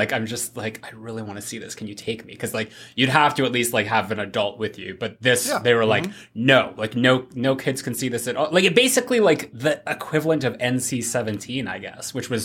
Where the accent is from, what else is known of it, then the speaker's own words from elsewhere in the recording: Toronto, Ontario, Canada; where I grew up in Toronto